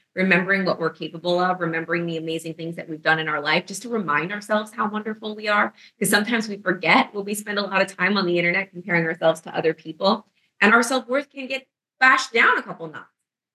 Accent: New York City, New York, United States; I had tied my identity to New York. I was like, I am a New Yorker through and through. I will never leave New York.

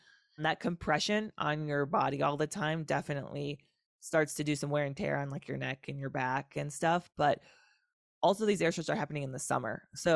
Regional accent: Wisconsin, United States; It's in Wisconsin, my home state.

